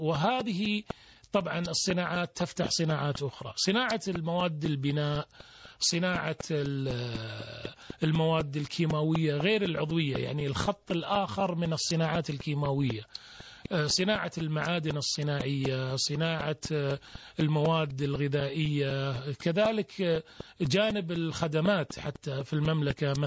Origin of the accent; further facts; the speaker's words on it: Algeria; أنا في الجزائر لا أقول بلدي الثاني، المملكة العربية السعودية بلدي والجزائر بلدي